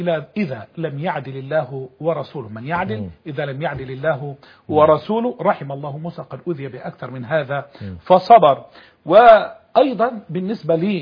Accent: Egypt; ما فيش مطب واحد زي عندنا في مصر

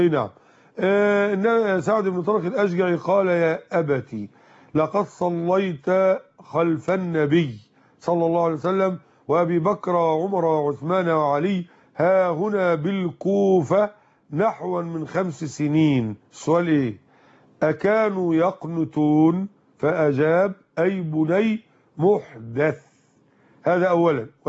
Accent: Egypt; عندنا في مصر

